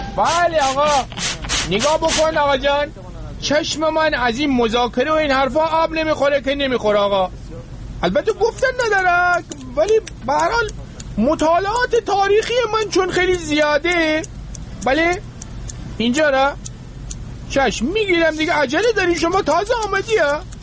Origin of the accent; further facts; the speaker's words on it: Rasht, Gilan, Iran; منم آرایشگرم، منم رشتیم